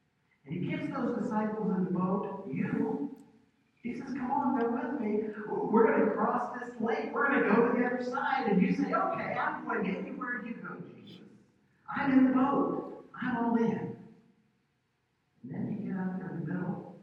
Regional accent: Ohio River, United States; You know, I grew up on the Ohio River, and we were out there all the time in boats, all the time in boats.

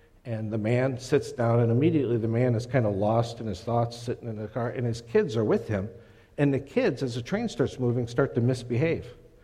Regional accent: Ohio, United States; Paul Valentine was the pastor of my church when I was growing up in Ohio.

